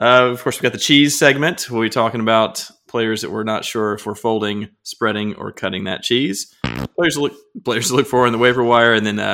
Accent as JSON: {"language": "English", "region": "Midwest", "country": "United States", "said": "I'm from the Midwest. I don't have that kind of an accent."}